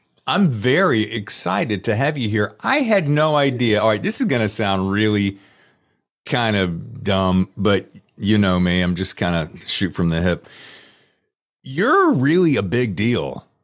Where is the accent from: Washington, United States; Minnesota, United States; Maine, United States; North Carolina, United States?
North Carolina, United States; accent: North Carolina; See, girl, I'm gonna sport my North Carolina accent.